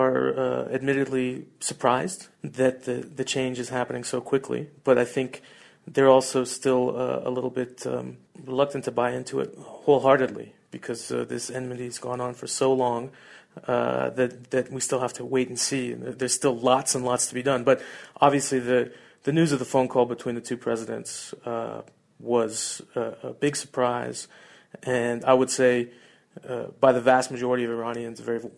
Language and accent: English; West Coast, United States; I think that I'm from the West Coast, and to get from Tehran to San Francisco in the best circumstances takes me about 22 hours.